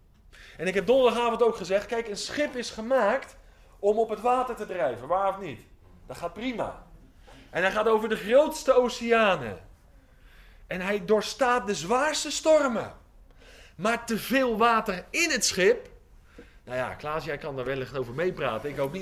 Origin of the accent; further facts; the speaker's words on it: Gelderland, Netherlands; now in Giessen, Netherlands; Ik woon hier in Giessen, dat is een beetje Brabant. Maar ik kom van de Veluwe.